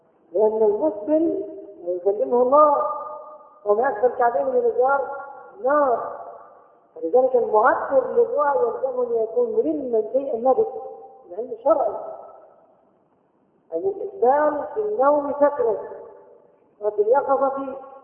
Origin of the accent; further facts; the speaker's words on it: Egypt; لا لينا نحن نقولها كمصريين